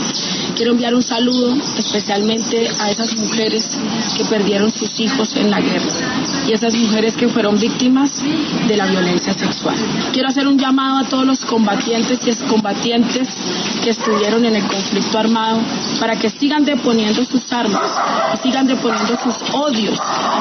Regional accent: Colombia

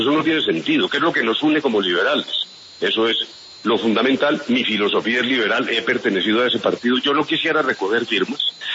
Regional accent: Colombia; fui como ciudadano colombiano

